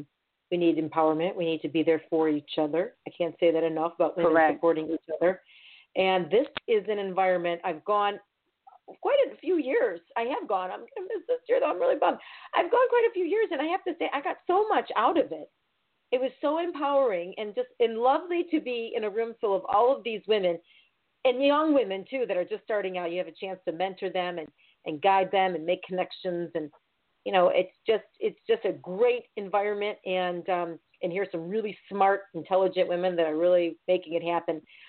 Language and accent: English; Illinois, United States; I grew up on the Northwest Side. We never had a parade. We always had to take we didn't take the train. We took the L downtown, skipping school, and dyed our hair green.